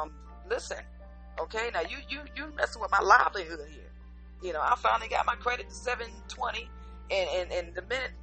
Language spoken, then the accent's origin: English; Jersey City, New Jersey, United States; born there; listen, I've got city in me. I was born in Jersey City, so I do everything. I walk fast and talk fast.